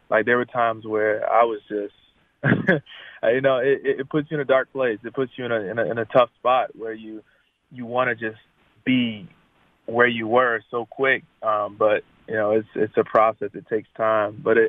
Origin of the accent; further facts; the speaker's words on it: Groveland, Florida, United States; we ended up getting married in my hometown church in Groveland, Florida